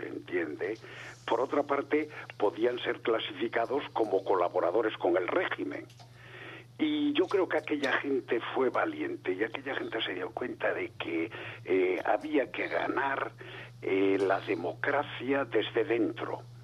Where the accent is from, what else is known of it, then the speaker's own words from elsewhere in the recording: Galicia, Spain; born there; now in Bergara, Spain; yo nací en Galicia y anduve por todo el estado estudiando y caí en Vergara hace 50 años.